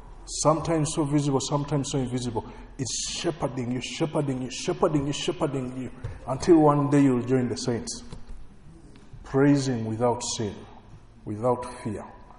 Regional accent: United States; I'm an American.

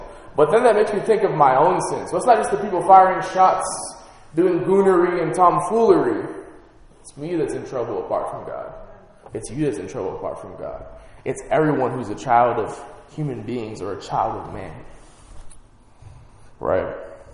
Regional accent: Miami, Florida, United States; So again, I'm from Miami. I had a friend get murdered when I was in 12th grade.

